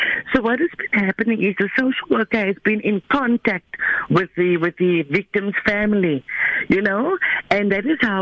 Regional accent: Strandfontein, Western Cape, South Africa; I grew up in Stramfontein, and I know Mrs. Koopman for many years.

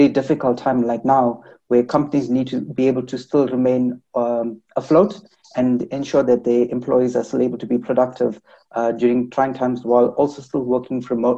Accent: South Africa; being South African consumers in our own personal capacities as well

